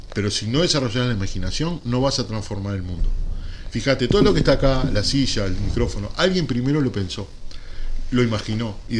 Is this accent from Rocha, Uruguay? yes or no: no; Santa Lucía, Canelones, Uruguay; born there; moved away as an adult; yo nací en Santa Lucía y me fui con 20 años y ahora volví a vivir a Santa Lucía con 60. O sea, estuve 40 años fuera de Santa Lucía.